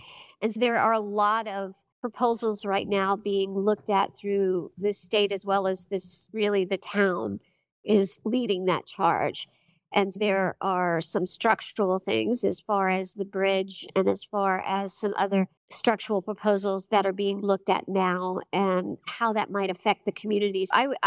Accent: Hilton Head, South Carolina, United States; For one thing, I am a local. I grew up here on Hilton Head, and so I know this community very well. I raised my daughters here.

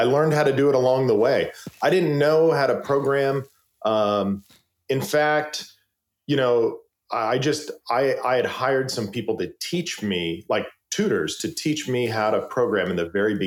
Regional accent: Westlake Village, California, United States; And the next day I'm at a coffee shop in my hometown here of Westlake Village.

